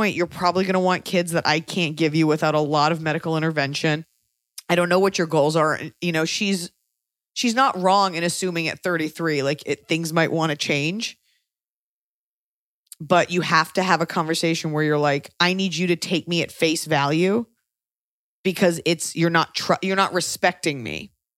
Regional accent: Texas, United States; I'm from Texas. I grew up, like, around, like, a certain type of machismo.

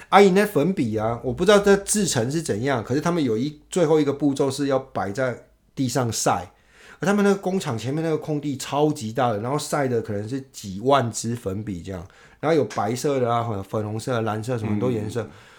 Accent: Taiwan; 那个时候我们小时候在台湾也流行过一阵子

